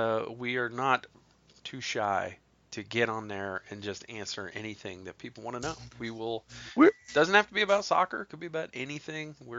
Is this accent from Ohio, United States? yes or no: yes; Ohio, United States; And I can say that because I'm from Ohio.